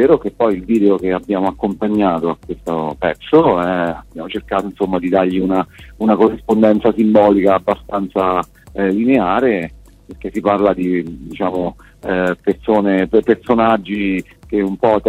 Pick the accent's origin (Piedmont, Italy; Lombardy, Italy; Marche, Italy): Marche, Italy; Ascoli Piceno; siamo entrambi di Ascoli Piceno, nostra bellissima città